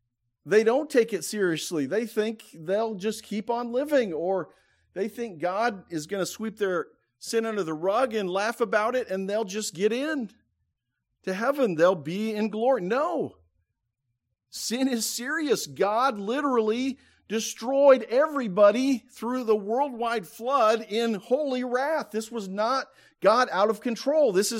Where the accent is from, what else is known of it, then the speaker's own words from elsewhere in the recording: Nebraska, United States; We went to seminary in California. We're from Nebraska, so we flew back and forth a number of times.